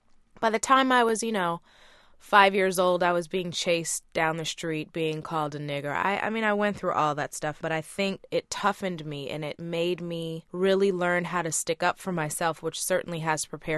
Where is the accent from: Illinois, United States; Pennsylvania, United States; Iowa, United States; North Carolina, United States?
Iowa, United States; Iowa City; also born or lived in Brooklyn; I was born in Brooklyn. My family's from Trinidad. And my mom, at 22 years old, single mother, we moved to Iowa City, Iowa